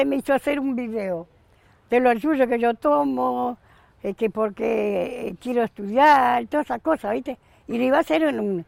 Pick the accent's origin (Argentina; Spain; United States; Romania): Argentina; Paraná, Entre Ríos; Y yo vine acá de Paraná, vine y anduve por todos lados. Y con mi marido, vivíamos en Zárate, Campana, todos los barrios.